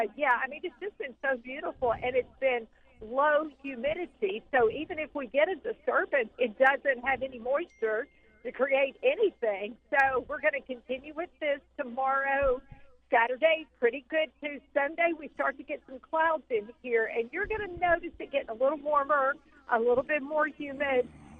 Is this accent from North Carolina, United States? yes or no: no; Pine Bluff, Arkansas, United States; it was Pine Bluff Mayor Vivian Flowers, my hometown mayor, who proclaimed tomorrow … Day in Pine Bluff.